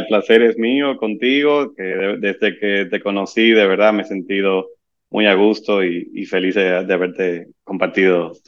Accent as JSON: {"language": "Spanish", "town": "Santo Domingo", "region": "Distrito Nacional", "country": "Dominican Republic", "tie": "born or raised there", "said": "Yo nací y me crié aquí en Dominicana toda mi vida joven."}